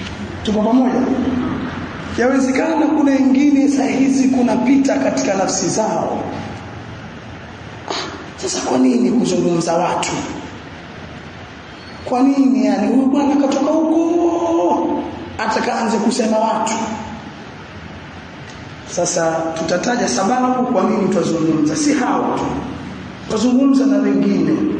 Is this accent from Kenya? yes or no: no; Tanga, Tanga Region, Tanzania; Sisi pia tumetoka. Mimi nimetoka huko Tanzania, Tanga.